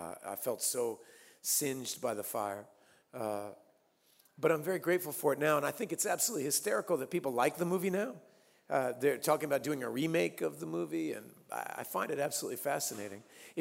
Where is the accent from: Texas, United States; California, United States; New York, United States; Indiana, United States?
Texas, United States; Austin; born there; I was born in Austin, Texas in 1970, right?